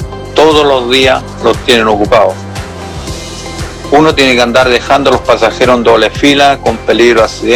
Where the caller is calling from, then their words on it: Angol, Araucanía, Chile; soy de Angol … siempre escucho el programa de Biobío